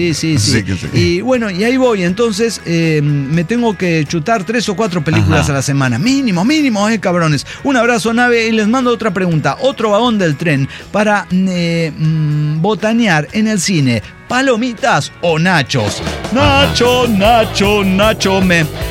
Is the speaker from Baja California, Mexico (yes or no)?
yes; Rosarito, Baja California, Mexico; Yo crecí en Rosarito, Baja California, donde no hubo cine hasta el 2010.